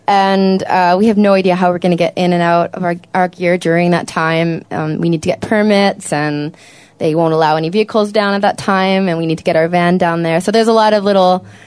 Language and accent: English; Abbotsford, British Columbia, Canada; We're from Vancouver. We're from Abbotsford originally.